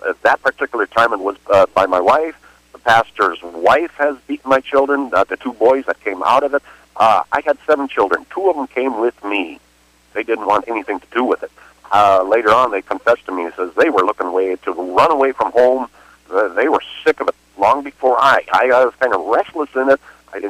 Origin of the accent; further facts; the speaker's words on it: Hinckley, Minnesota, United States; also born or lived in Spooner, Wisconsin; now in Kenosha, United States; I grew up in Hinckley, Minnesota. I moved eventually down to the cities and then back up to Spooner, Wisconsin. That's where I spent quite a bit of time.